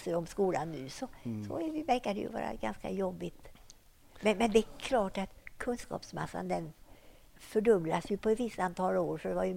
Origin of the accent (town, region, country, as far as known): Mellerud, Västra Götaland County, Sweden; born or raised there